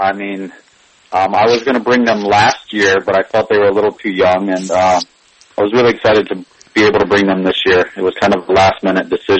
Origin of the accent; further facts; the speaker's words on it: Columbus, Ohio, United States; also born or lived in Colorado Springs, United States; I grew up in Columbus. I grew outside of Columbus.